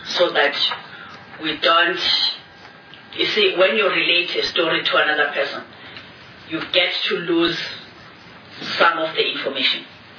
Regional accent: Gauteng, South Africa; I'm from Gauteng, and I'm deployed at an area

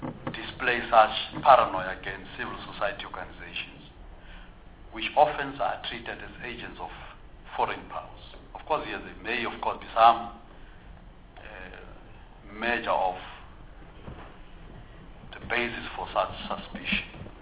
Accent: South Africa; or in our case, as South African, because by the end of 1994 and by the end of the struggle for liberation in 1994, what was attained was not really independent.

